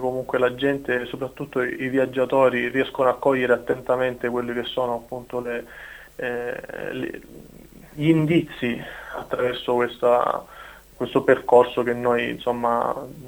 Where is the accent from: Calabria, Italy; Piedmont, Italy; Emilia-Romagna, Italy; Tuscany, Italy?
Calabria, Italy; il mio amore per la mia terra era, diciamo, uno spunto per poter creare qualche cosa